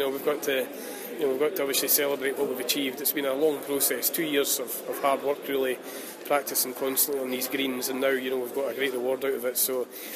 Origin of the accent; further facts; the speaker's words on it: Arbroath, Scotland, United Kingdom; Yeah, I'm from Arbroath.